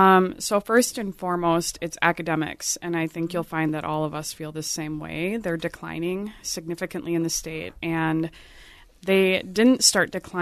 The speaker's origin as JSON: {"language": "English", "town": "Apple Valley", "country": "United States", "tie": "born or raised there", "said": "I grew up in Apple Valley. I graduated from Apple Valley High School."}